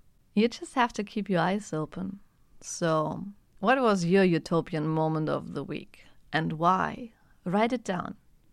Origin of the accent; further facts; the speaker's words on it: Germany; I had just arrived in Hamburg after more than half a year outside of Germany. And I have mixed feelings towards my home country